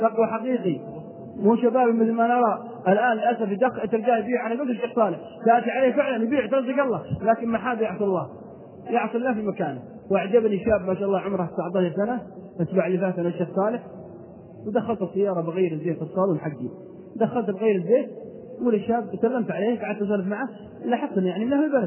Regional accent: Al-Qassim, Saudi Arabia; انا اعرف واحد عندنا في القصيم

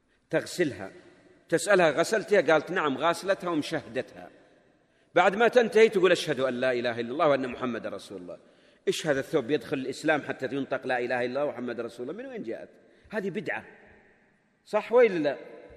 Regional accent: Najd, Saudi Arabia; وإنما حتى عندنا في نجد بعض من البدع

